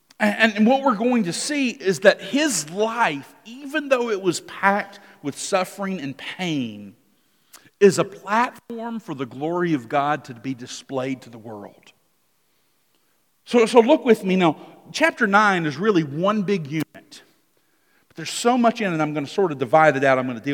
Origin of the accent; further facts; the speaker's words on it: Alabama, United States; I grew up in Lower Alabama.